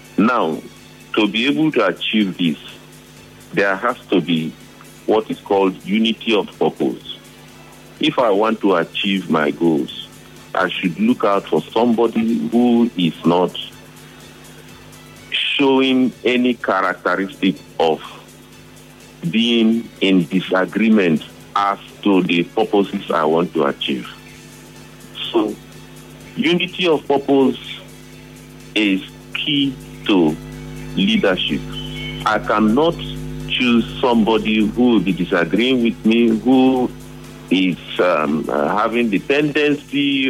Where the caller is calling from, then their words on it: Port Harcourt, Rivers, Nigeria; I'm calling from Port Harcourt.